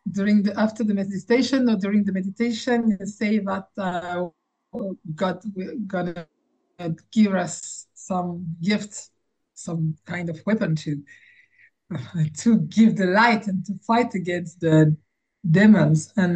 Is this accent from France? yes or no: yes; Guadeloupe, France; English is a second language; from Guadeloupe. I'm French.